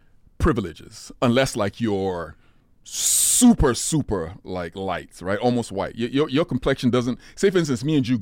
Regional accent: Nigeria; I'm Nigerian.

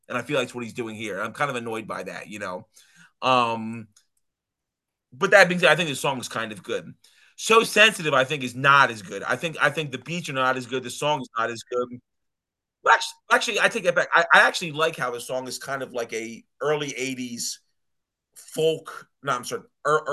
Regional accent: West Coast, United States; And on the other hand, I'm the Southern church tradition, even though I'm from the West Coast.

